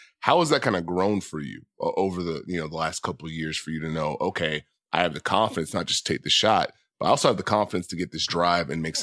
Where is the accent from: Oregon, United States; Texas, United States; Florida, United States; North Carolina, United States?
Oregon, United States; I'm from Oregon, wow.